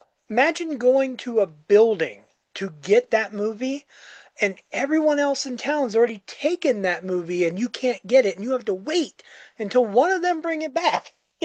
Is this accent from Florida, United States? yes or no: yes; Orlando, Florida, United States; I grew up around the Orlando area and stuff, and it was okay as long as I checked in once every 3 days, so they knew I was alive.